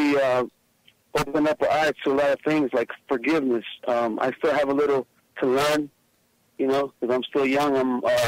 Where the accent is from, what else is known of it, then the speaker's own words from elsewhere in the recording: Ecuador; now in United States; He's from Ecuador. I'm from Ecuador also. So he came to the U.S. and got married to my stepmother